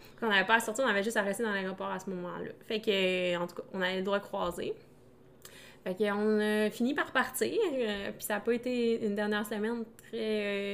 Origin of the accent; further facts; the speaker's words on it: Canada; puis on finissait au Canada, puis on est Canadien.